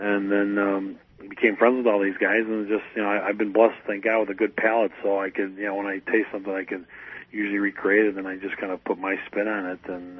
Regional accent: New Orleans, Louisiana, United States; I'm from New Orleans. I'm next a New Orleanian and stuff like that.

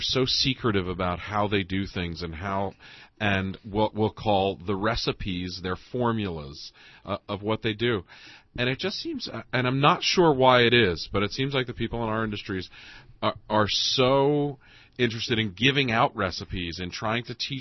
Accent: New Jersey, United States; We're from North Jersey. I mean, I grew up 10 minutes outside of New York City.

